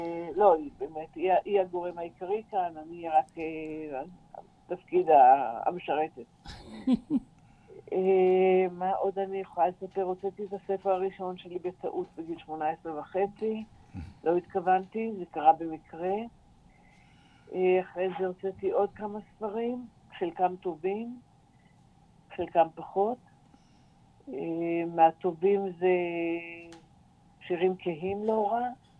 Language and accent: Hebrew; Na'an, Central District, Israel; אני בת קיבוץ נען. אני חזרתי לקיבוץ אחרי 45 שנים בעיר, לפני שנה וחצי.